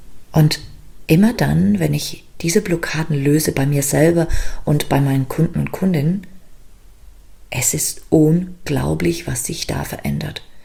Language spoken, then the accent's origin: German; Liechtenstein; born there; German is a second language; aber ich bin ja auch in Liechtenstein geboren. Also Deutsch ist sozusagen eine Fremdsprache für mich.